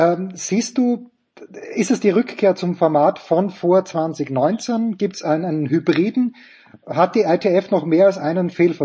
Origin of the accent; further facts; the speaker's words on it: Voitsberg, Styria, Austria; Ich war vergangenes Wochenende in der Steiermark, wo ich herkomme, in Voitsberg